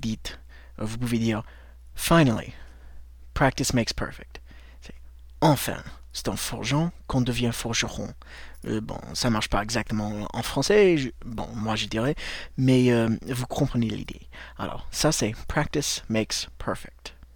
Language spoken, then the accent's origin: French; United States; je suis américain